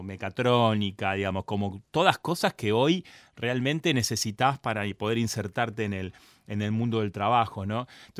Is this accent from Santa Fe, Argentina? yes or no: yes; Rosario, Santa Fe, Argentina; digo yo que soy de Rosario, que provengo de toda esa zona donde se exportan cereales.